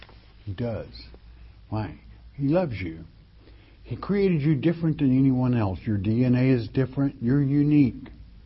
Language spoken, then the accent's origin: English; Alabama, United States; from Alabama. … I'm from Alabama.